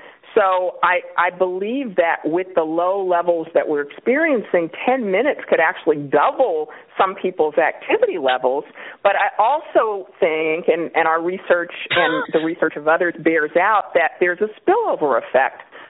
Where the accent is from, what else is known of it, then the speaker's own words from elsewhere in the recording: Kansas City, Kansas, United States; now in California, United States; Well, I'm from Kansas City, Kansas, originally. Uh-huh. I went to Northwestern undergrad and went to Duke Medical School, and then I landed in California about 20 years ago